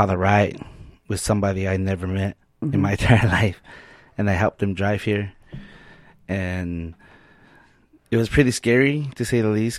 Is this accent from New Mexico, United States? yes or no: yes; New Mexico, United States; I'm from New Mexico, out there near the Four Corners area.